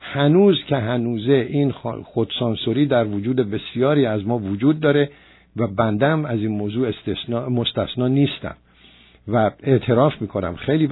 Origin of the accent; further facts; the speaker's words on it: Iran; نه، من یک ایرانی هستم، دلم به خاطر مملکتم میتپه،